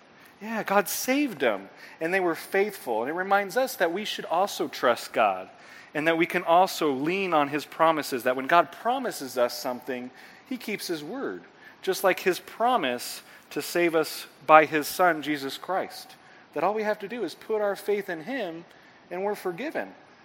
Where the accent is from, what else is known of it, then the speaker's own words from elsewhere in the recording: Canby, Oregon, United States; And, of course, I come from Canby, Oregon, where I've been the senior pastor there for about 3 years.